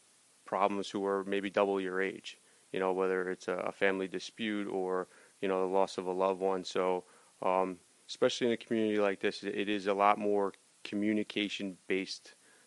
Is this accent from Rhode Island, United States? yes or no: no; Cranford, New Jersey, United States; I was lucky enough to land in my hometown of Cranford.